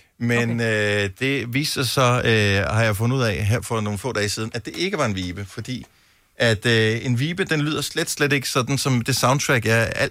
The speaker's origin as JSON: {"language": "Danish", "town": "Bogense", "region": "Region of Southern Denmark", "country": "Denmark", "tie": "born or raised there", "said": "jeg bor i området, ude på diget i Bogense, hvor jeg voksede op, på vej ud mod Stejvemølle."}